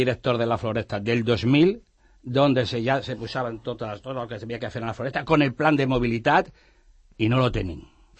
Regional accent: Sant Cugat del Vallès, Catalonia, Spain; tots som de Sant Cugat, no?

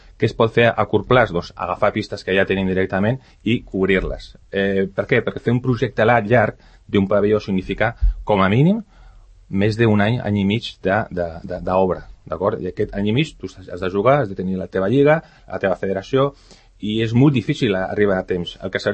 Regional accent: Sant Cugat, Catalonia, Spain; moved away as an adult; Jo vaig marxar de Sant Cugat quan me'n vaig casar

